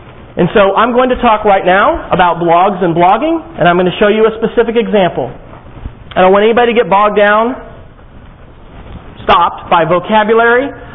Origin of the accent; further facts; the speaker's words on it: Manhattan, Kansas, United States; I was very fortunate when I grew up in Manhattan, Kansas, to have a physics teacher that was all about hands-on learning.